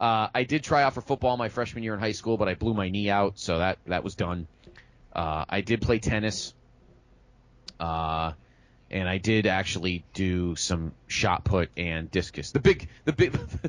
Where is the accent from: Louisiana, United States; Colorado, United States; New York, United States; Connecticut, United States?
Connecticut, United States; West Haven; I was born in a little town called West Haven, so it's funny that both JR and I both grew up in towns with the word West